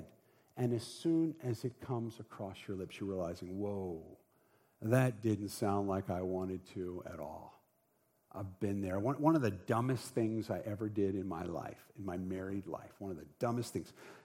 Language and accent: English; Baltimore, Maryland, United States; Not, I'm from Baltimore.